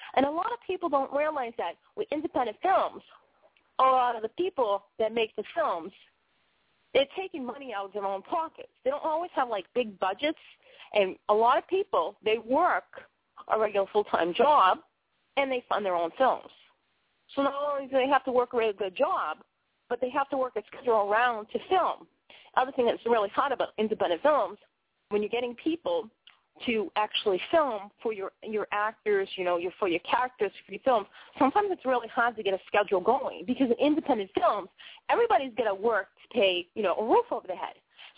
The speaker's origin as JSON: {"language": "English", "region": "Massachusetts", "country": "United States", "accent": "Boston", "lives_now": "Maine, United States", "said": "more so than actually my own Bostonian accent here."}